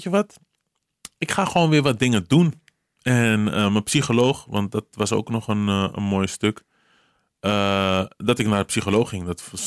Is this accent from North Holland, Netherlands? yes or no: yes; Amsterdam, North Holland, Netherlands; ik ben deels opgegroeid in Amsterdam-Noord, Vogelbuurt.